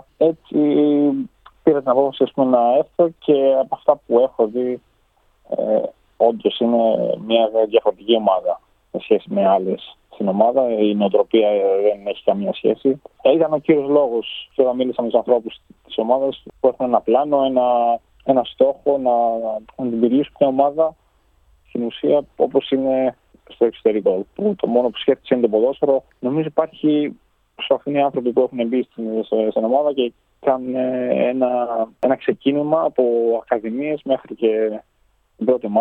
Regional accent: Australia; also born or lived in Greece; Μεγαλώνοντας στην Αυστραλία από τα 9-10, δηλαδή για μένα, εγώ έχω 2 πίτσα στην ουσία. Και η Ελλάδα και η Αυστραλία για μένα είναι το ίδιο πράγμα.

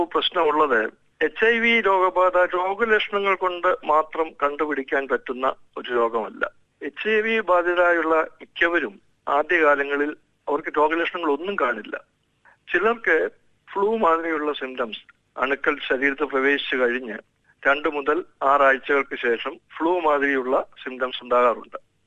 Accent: Kerala, India; ചില തെറ്റിദ്ധാരണകൾ നമ്മൾ മലയാളികളുടെ മനസ്സിൽ കയറിയാൽ പിന്നെ അത് വളരെ ബുദ്ധിമുട്ടാണ്.

